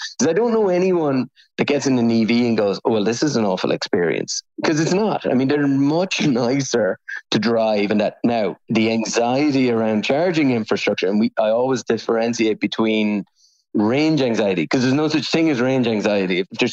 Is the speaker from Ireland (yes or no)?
yes; Limerick, Munster, Ireland; Like, I'm from Limerick, right? So I love Detroit.